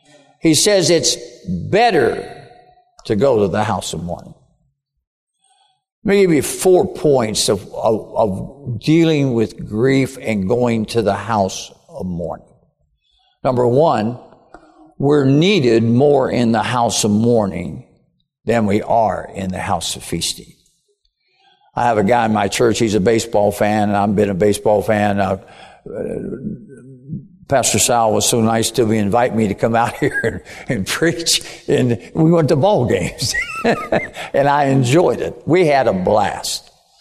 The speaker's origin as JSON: {"language": "English", "town": "Cincinnati", "region": "Ohio", "country": "United States", "tie": "born or raised there", "said": "I grew up around Old Forbes Field and Old Crosley Field down in Cincinnati."}